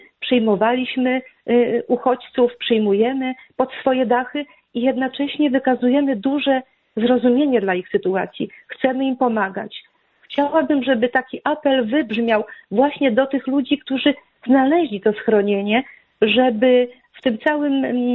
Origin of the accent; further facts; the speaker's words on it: Wschowa, Lubusz Voivodeship, Poland; Ja pochodzę z województwa lubuskiego, dokładnie ze Wschowy. To jest teren, gdzie rzeczywiście ta pamięć no, w różnym stopniu jest skultywowana.